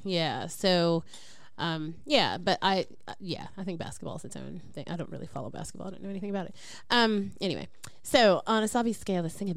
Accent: United States; Sorry, race. Whoa, taboo. I'm American. I can't help it.

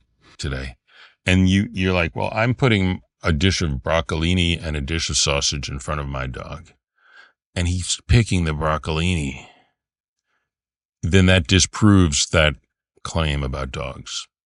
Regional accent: Brooklyn, New York, United States; No, I'm from Brooklyn.

